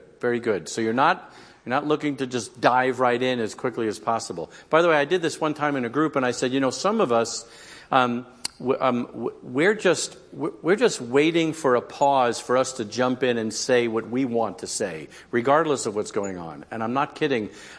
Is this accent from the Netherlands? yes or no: no; Virginia, United States; I'm from Northern Virginia where traffic, that's all we talk about.